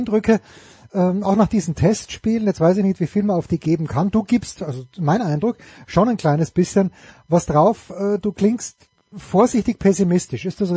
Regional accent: Austria; ich bin Österreicher.

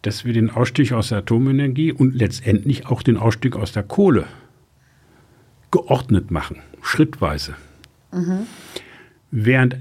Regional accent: Bremen, Germany; born there; Ich bin gebürtiger Bremer.

